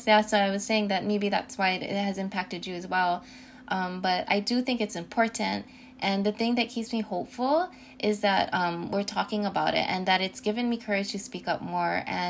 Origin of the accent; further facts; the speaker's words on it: Hawaii, United States; I mean, I'm born and raised in Hawaii, but I went away for school, and I did come back